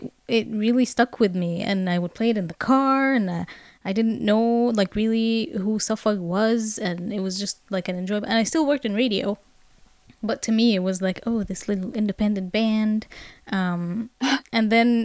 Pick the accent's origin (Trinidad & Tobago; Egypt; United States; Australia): Egypt; also born or lived in Canada; now in London, United Kingdom; I'm originally from Canada. And it's kind of the same. Well, not originally. I mean, I lived in Canada. I'm originally Egyptian, but I mean, now I'm